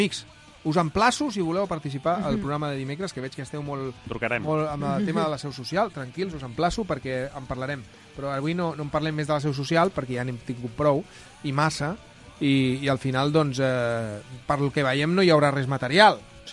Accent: Barcelona, Catalonia, Spain

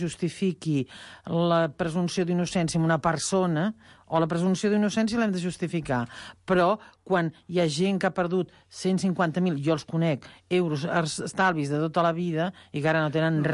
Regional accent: Mataró, Catalonia, Spain; jo sóc de Mataró

